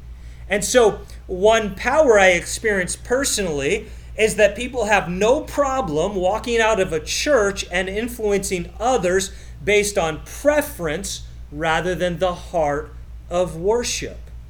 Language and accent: English; Canada; also born or lived in Jamaica; I grew up in Canada.